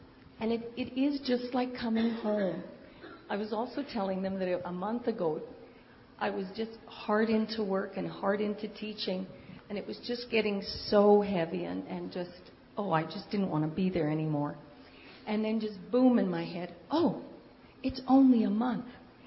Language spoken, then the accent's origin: English; Lac La Biche, Alberta, Canada; I'm from Lac-La-Biche, Alberta.